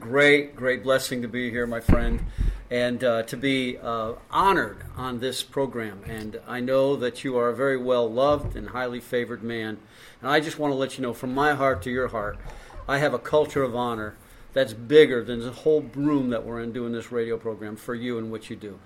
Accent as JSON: {"language": "English", "town": "Rotterdam", "region": "South Holland", "country": "Netherlands", "tie": "born or raised there", "said": "I grew up in Rotterdam."}